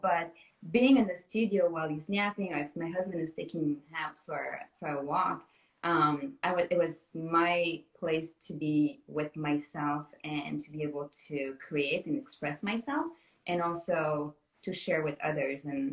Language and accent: English; Normandy, France; I was born and raised in Normandy in France.